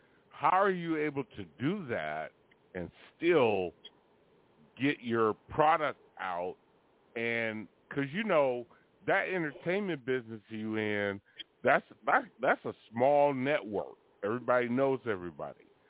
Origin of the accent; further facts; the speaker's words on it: Oakland, California, United States; because I'm from the town. I'm from Oakland.